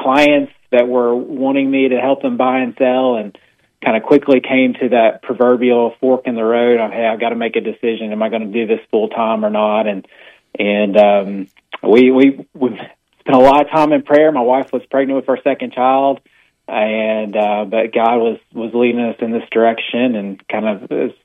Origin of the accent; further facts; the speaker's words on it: Knoxville, Tennessee, United States; now in Alabama, United States; I'm from Knoxville, Tennessee. So I graduated from the University of Tennessee, but I've been in Alabama long enough that I can say Roll Tide